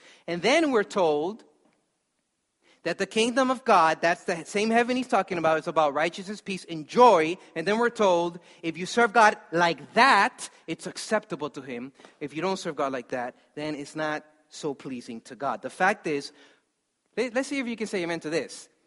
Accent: United States; I'm like, no, trust me, I'm an American.

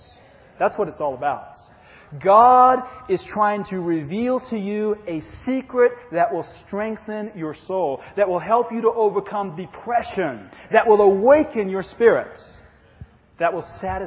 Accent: England, United Kingdom; I know I'm very stoic because I was raised in England.

